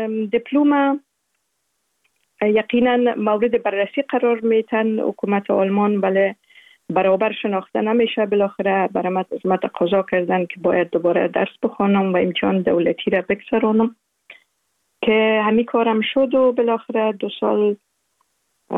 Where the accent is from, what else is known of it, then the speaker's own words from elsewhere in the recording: Afghanistan; کودکی را و طفولیت خود در ولایات مختلف افغانستان گذشتاندیم. مکتب ابتدایی را در قریه بایان، ولایت اروزگان، زابل، میمنه و همچنان در کابل لیسه